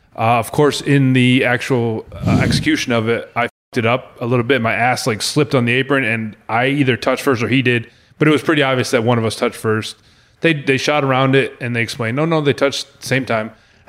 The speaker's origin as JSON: {"language": "English", "town": "Rochester", "region": "New York", "country": "United States", "said": "And I was like, sir, I'm from Rochester, New York."}